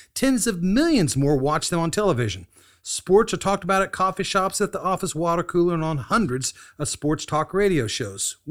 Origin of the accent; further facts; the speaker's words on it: Kansas, United States; My home state, University of Kansas, we do great at basketball, so we're always excited about that.